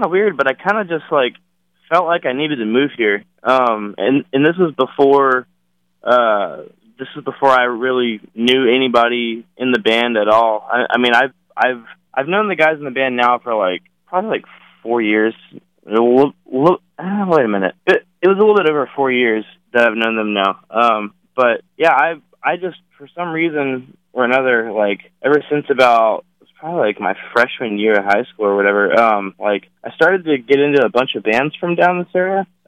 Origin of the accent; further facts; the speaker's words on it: East Coast, United States; I'm actually from the East Coast, like farther up north. So it actually gets pretty darn cold over here.